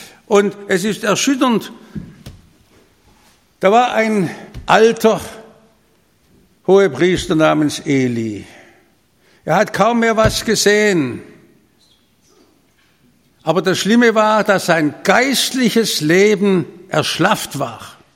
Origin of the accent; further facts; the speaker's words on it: Stuttgart, Baden-Württemberg, Germany; ich bin in Stuttgart aufgewachsen.